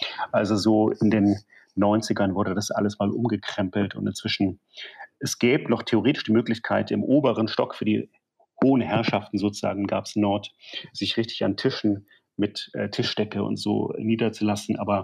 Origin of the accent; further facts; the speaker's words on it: Berlin, Germany; als Berliner